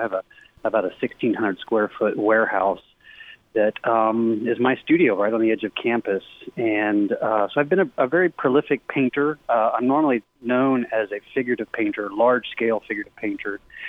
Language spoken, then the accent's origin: English; Ohio, United States; now in Birmingham, United States; I've been here for 30 years. I'm originally from Ohio.